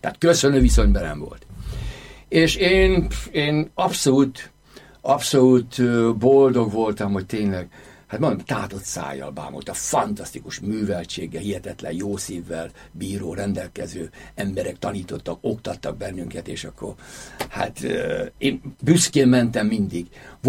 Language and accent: Hungarian; Székesfehérvár, Fejér, Hungary; born there; 1948-ban születtem Székesfehérvárot, ősi koronázóvárosban, Szent István városában.